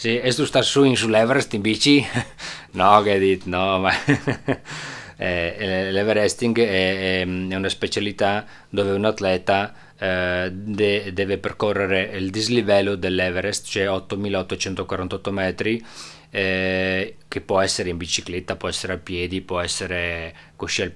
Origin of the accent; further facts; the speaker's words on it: Sanski Most, Federation of Bosnia and Herzegovina, Bosnia & Herzegovina; Italian is a second language; moved away; è partito un convoglio da Sanski Most, cioè del mio paese, e di circa un 300 persone, siamo usciti dai pullman, camion, macchine, su un passo Monte Vlašić, e poi siamo scesi a piedi verso Travnik